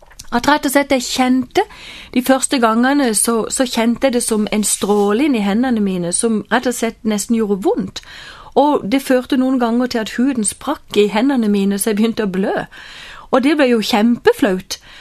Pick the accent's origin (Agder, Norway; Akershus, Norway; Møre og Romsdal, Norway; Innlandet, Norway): Agder, Norway; Kristiansand; vi var jo ikke i hjembyen min, Kristiansand